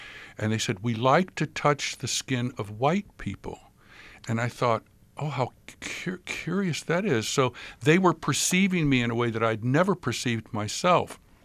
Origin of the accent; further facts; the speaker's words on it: St. Louis, Missouri, United States; I grew up in St. Louis, Missouri, where I was identified as a Negro. That's how I understood myself.